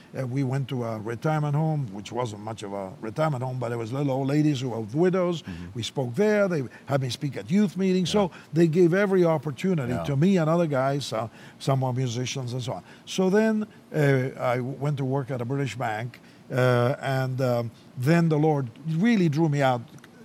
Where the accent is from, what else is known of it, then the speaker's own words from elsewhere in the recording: Argentina; born there; English is a second language; Well, I was born in Argentina, South America.